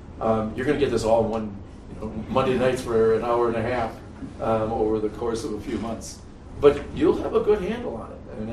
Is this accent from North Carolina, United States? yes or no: no; Milwaukee, Wisconsin, United States; I am from Milwaukee. I was born in Milwaukee, raised, and then we just kept kind of moving our, making our way outside of the city.